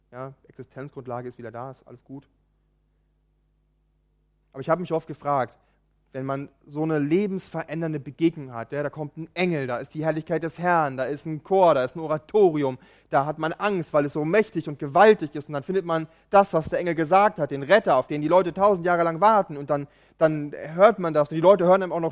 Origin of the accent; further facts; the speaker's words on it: Preetz, Schleswig-Holstein, Germany; Ich komme aus Preetz übrigens.